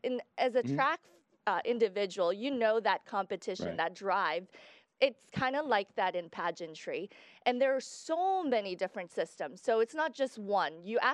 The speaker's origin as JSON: {"language": "English", "country": "Guatemala", "tie": "born or raised there", "said": "growing up in Guatemala, you know, pageantry was very big because it is part of the Latino culture. So I grew up watching Miss Universe, watching local pageants even there. And my parents are traditional Chinese people."}